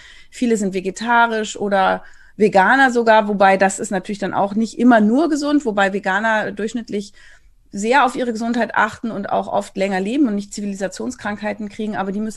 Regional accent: Berlin, Germany; Ich komme ja hier aus Berlin

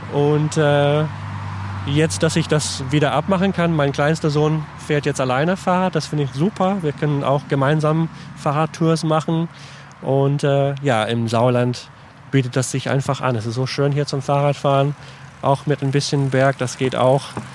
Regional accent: Scotland, United Kingdom; German is a second language; Genau, also wo ich herkomme, wird auch sehr viel Whisky getrunken und auch hergestellt. Glenmorangie ist der nächste große, bekannte Distillery, zu wo ich herkomme.

